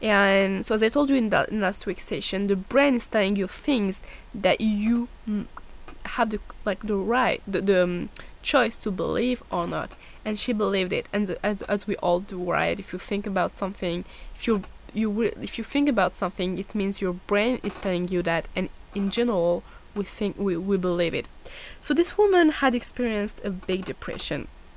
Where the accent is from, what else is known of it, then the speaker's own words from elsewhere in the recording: France; I'm a student, I'm from France, as I told you